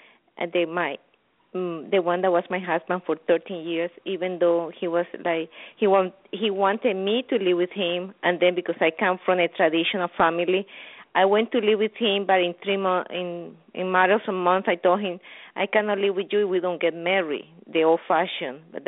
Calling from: Middletown, New York, United States; I live in Middletown, New York, upstate New York.

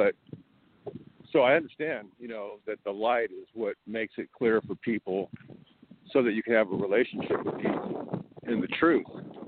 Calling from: California, United States; I'm calling from California.

